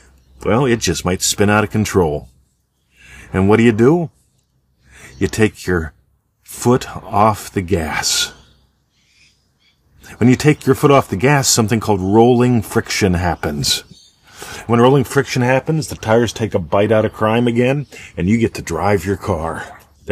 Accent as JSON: {"language": "English", "region": "Pennsylvania", "country": "United States", "tie": "born or raised there", "said": "back in the old country, I grew up in Pennsylvania, and the worst driving conditions were something called black ice."}